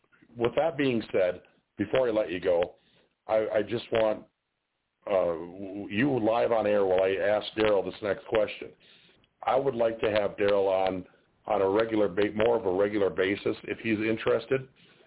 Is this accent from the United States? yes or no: yes; Minnesota, United States; So I'm from Minnesota.